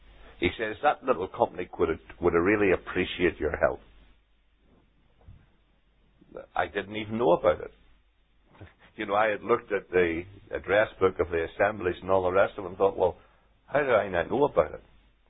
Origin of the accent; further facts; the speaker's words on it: Northern Ireland, United Kingdom; moved away as an adult; now in England; When we moved from Northern Ireland to England with my job